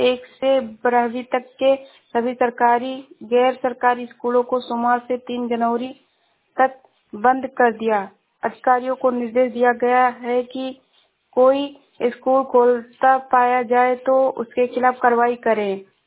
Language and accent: Hindi; Uttar Pradesh, India; मैं जिला श्रावस्ती से हूँ।